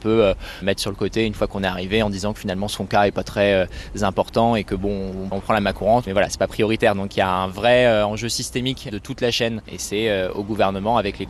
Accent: Pays de la Loire, France; Moi, je viens d'une ville qui est dans le périurbain de Nantes. Maintenant, j'essaye de me déplacer à vélo là où j'ai grandi

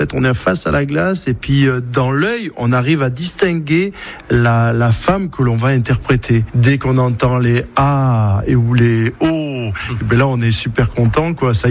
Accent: Nouvelle-Aquitaine, France; j'ai 56 ans, je vis dans le Médoc depuis mon enfance, je suis né dans le Médoc, d'un père italien, d'une maman médocaine.

